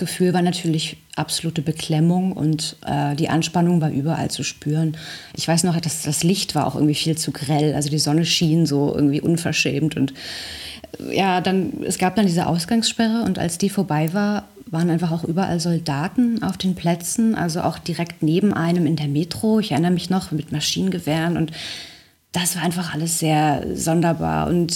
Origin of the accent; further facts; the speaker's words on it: Berlin, Germany; Ich bin ja Berlinerin und mit Radio 1 aufgewachsen.